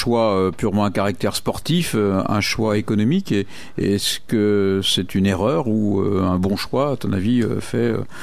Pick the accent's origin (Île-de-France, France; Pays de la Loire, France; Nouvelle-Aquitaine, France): Pays de la Loire, France; Quand on va en France, bonjour, on vient de la Sarthe.